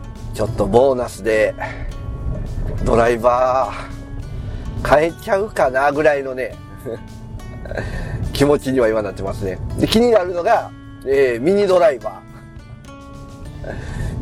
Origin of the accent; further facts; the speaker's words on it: Tokushima, Japan; 当時はね、僕は徳島県なんですけど